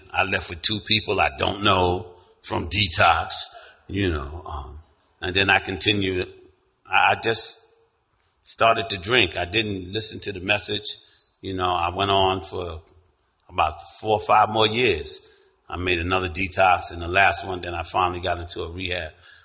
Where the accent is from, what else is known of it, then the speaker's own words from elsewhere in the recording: Brooklyn, New York, United States; I grew up in Brooklyn where there was a liquor store in the middle of the block and a bar in every corner.